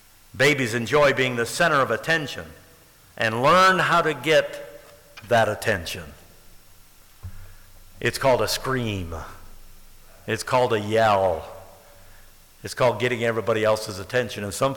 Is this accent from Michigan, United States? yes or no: yes; Livonia, Michigan, United States; I grew up in Dearborn Heights. I grew up in Livonia.